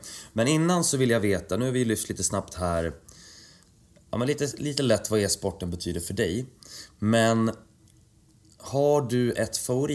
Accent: Uppsala, Uppsala County, Sweden; Du vet att jag är från Uppsala, va?

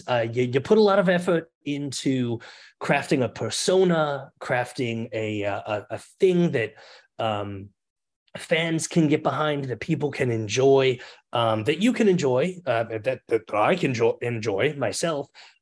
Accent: Baltimore, Maryland, United States; now in Philadelphia, United States; just happened upon professional wrestling as a thing when I moved to Philadelphia. I'm originally from Baltimore

